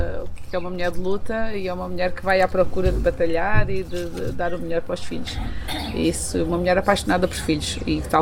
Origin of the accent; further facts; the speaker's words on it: Tavira, Faro, Portugal; also born or lived in France; a minha mãe é dos Torninhos, o meu pai é de Valdebres, e eu nasci em Tavira, mas fui até aos 5 anos de idade, estive ali na zona da Cunhada.